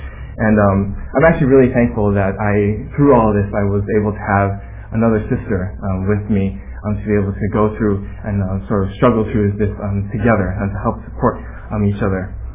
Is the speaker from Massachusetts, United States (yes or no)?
no; California, United States; I mean, I came from California